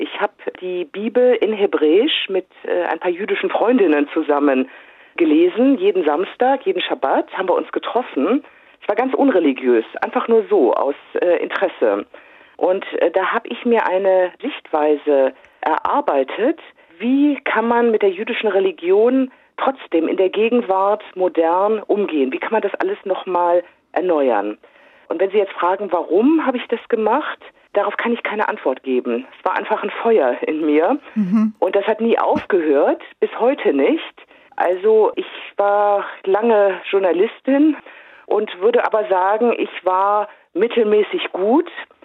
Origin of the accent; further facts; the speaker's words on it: Düsseldorf, North Rhine-Westphalia, Germany; Ich bin jüdisch aufgewachsen in Düsseldorf, nicht meiner Geburtsstadt.